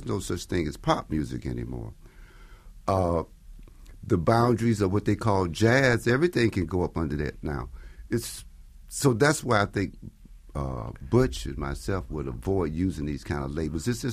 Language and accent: English; Chicago, Illinois, United States; I'm from Chicago. I'm with the AECM.